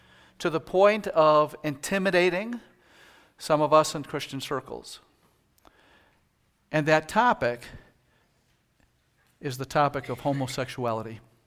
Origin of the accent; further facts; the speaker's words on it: Wisconsin, United States; I know this for a fact because, you know, I'm from Wisconsin.